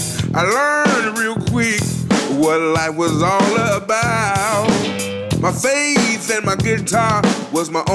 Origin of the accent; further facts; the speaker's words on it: Mississippi, United States; I grew up in the Delta, deep in the 662.